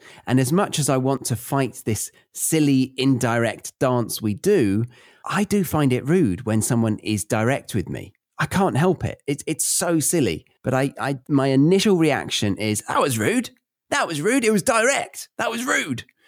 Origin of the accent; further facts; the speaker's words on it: United Kingdom; Well, my generation has been taught to certainly never brag about being British.